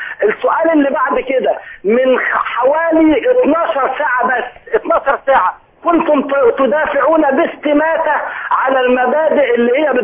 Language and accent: Arabic; Sharqia Governorate, Egypt; من الشرقيه